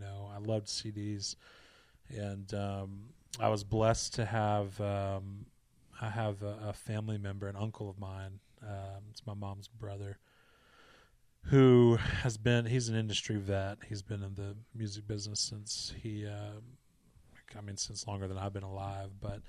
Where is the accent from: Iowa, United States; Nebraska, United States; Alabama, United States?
Alabama, United States; Selma; also born or lived in Macon; Born in Macon, Georgia. That's a good place to be born. Yeah, and then lived there for a few years. Moved over to Selma, Alabama.